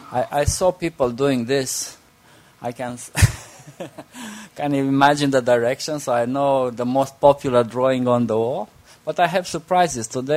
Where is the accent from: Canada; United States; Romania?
Romania; Sibiu, Sibiu County; also born or lived in Iași / Oradea; now in Bucharest, Romania; I'm not from Bucharest. I'm from a city in Transylvania called Hermannstadt, Sibiu. And this is a half German city. Then I did my study in the east part in Iași, and I got a job in the west part in Oradea. And now I'm in Bucharest, in the capital.